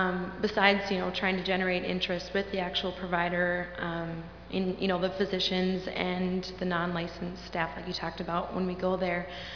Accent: North Dakota, United States; from North Dakota

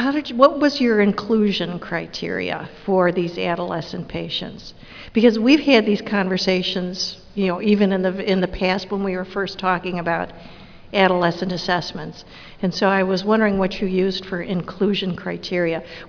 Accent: Chicago, Illinois, United States; from Chicago.

